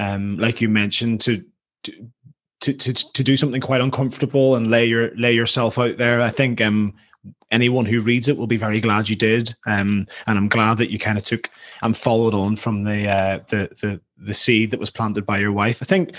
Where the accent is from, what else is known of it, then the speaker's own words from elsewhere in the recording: Ireland; now in Worcester, United Kingdom; Somewhere like being Irish, we love the sea, obviously. I feel very landlocked here in Worcester.